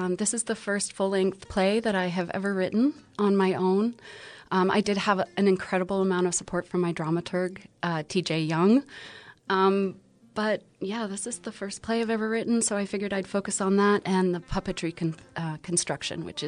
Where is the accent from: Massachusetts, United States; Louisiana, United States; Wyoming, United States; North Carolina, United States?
Wyoming, United States; Jackson Hole; also born or lived in Colorado / New York City; now in Nashville, United States; I am from Jackson Hole, Wyoming. My family moved around a lot, so I've been all over the West. I went to school in Colorado and then spent the last 10 years in New York City working as a performer, and then moved to Nashville